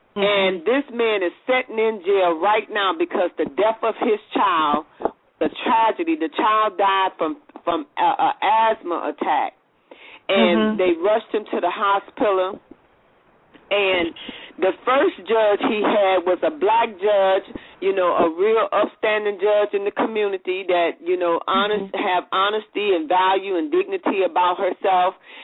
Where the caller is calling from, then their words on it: Louisiana, United States; I'm calling from Louisiana.